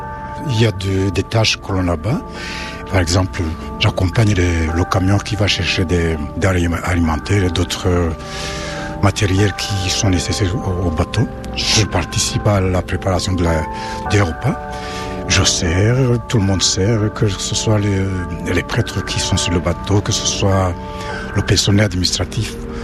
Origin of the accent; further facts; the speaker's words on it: Rwanda; moved away as an adult; now in France; j'ai 61 ans et je viens du Rwanda. Je suis en France depuis 2006.